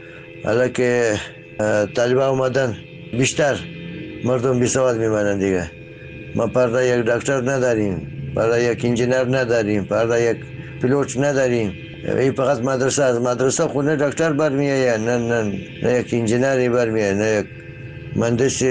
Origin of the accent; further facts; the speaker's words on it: Afghanistan; ما افغانیم